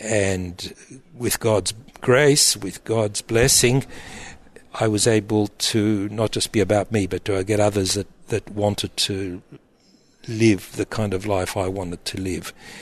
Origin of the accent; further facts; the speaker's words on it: Australia; also born or lived in Egypt; now in United States; I'm from a Greek family who were in Egypt for several generations, and I was born in Egypt. And then we moved to Australia when I was a young boy